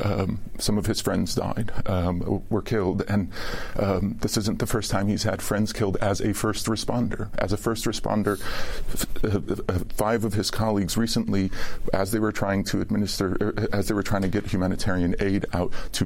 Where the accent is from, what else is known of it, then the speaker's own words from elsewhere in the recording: United States; And so I'm an American. I feel like I have a specific responsibility in the world.